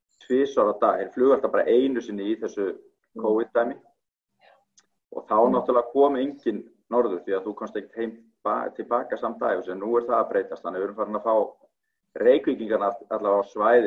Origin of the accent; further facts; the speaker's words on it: Reykjavík, Capital Region, Iceland; now in Akureyri, Iceland; Já, ég uppalinn í Reykjavík.